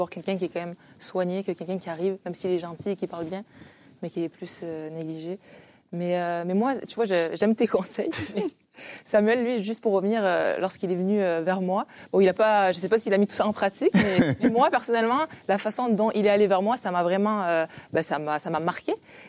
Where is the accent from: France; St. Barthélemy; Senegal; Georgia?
France; il savait que je venais de la France.